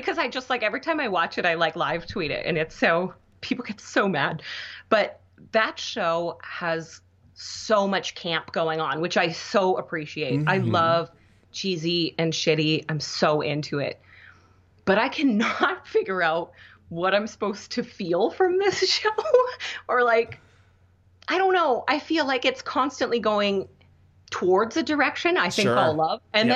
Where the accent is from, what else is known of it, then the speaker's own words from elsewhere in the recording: Canada; I think the first time I saw a fat person on TV was in Degrassi because I am Canadian.